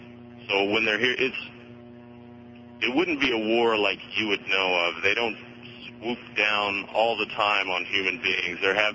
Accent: South Dakota, United States; Yes, I'm from South Dakota, actually.

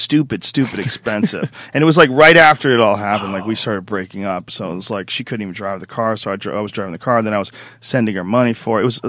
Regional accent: Boston, Massachusetts, United States; I grew up in Boston, and the first time I came to California, I went to Bellflower.

